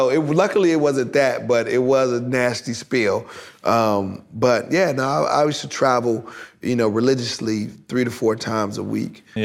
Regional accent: Rialto, California, United States; also born or lived in Bellflower / Compton; I was born in Bellflower, lived in Compton till I was about seven, then moved to Rialto, where that's my hometown, where I grew up.

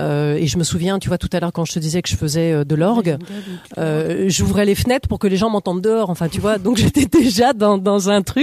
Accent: Saumur, Pays de la Loire, France; puisque je suis de Saumur

